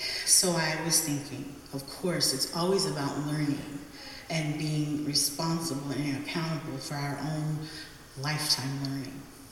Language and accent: English; Tahlequah, Oklahoma, United States; Chichalagi, I am Cherokee from Tahlequah, Oklahoma. My father's heritage is Chalagi. My mom is Irish and English.